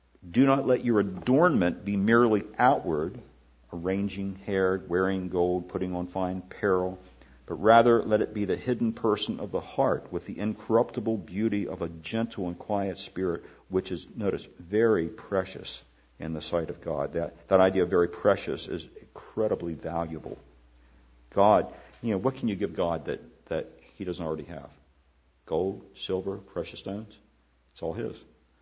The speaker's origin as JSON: {"language": "English", "region": "Maryland", "country": "United States", "said": "She was, I think, from Virginia. I was from Western Maryland."}